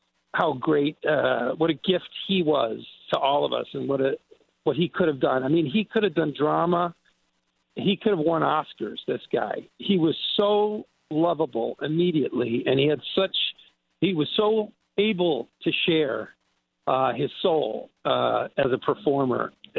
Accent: Naperville, Illinois, United States; I grew up in Naperville, and there were these people who lived down by the DuPage River when I was a kid.

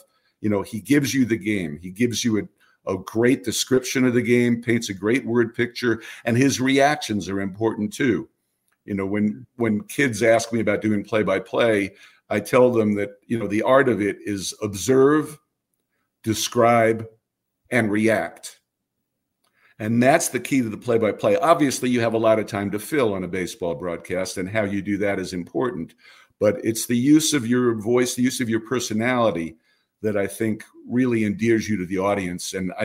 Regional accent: New York, United States; growing up in New York, when I was in high school, Marv was doing radio for both the Rangers hockey games and the Knicks basketball games.

